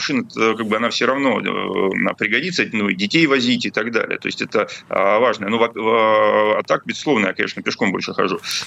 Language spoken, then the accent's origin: Russian; Rostov-on-Don, Rostov Oblast, Russia; Мой родной город Ростов-на-Дону.